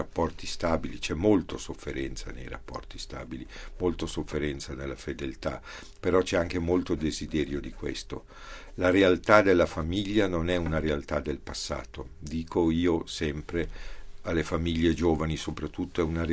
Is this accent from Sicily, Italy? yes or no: no; Milan, Lombardy, Italy; also born or lived in Varesotto; io sono originario di Milano, però... A causa della guerra e dei bombardamenti la casa dei miei genitori era stata distrutta, e quindi noi siamo emigrati nel Varesotto, dove dei parenti ci hanno offerto una casa, dove abbiamo abitato fino al 1953